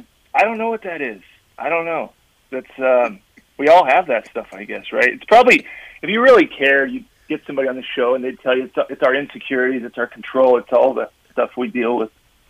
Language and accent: English; California, United States; But growing up in the Bay Area, you know, basketball's pretty good here, but it's not the hotbed.